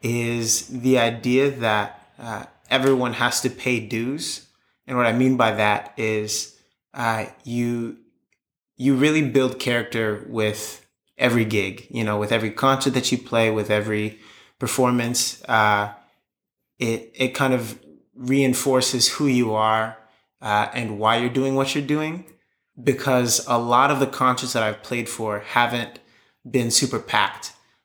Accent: Takoma Park, Maryland, United States; I'm 23 years old. I'm originally from Tacoma Park, Maryland.

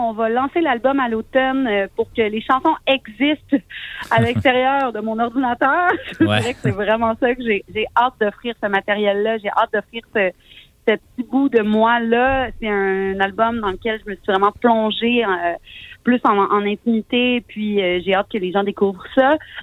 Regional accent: Rimouski, Quebec, Canada; now in Îles de la Madeleine, Canada; C'est-à-dire que j'ai grandi à Rimouski et puis je passe mes étés aux îles de la Madeleine avant de m'y ancrer pour de bon.

